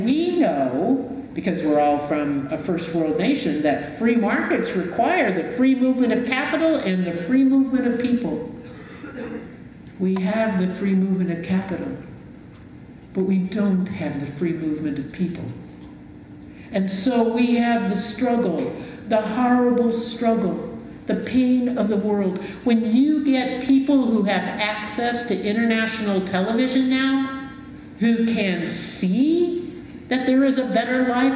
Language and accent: English; California, United States; Well, I'm a Californian, and we know our freeways, and they're long and skinny.